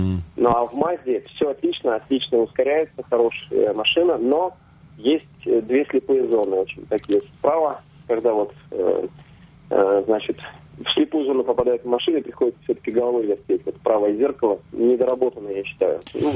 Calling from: Perm, Perm Krai, Russia; Из Перми.

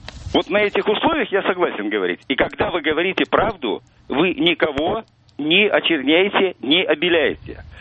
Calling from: Moscow, Russia

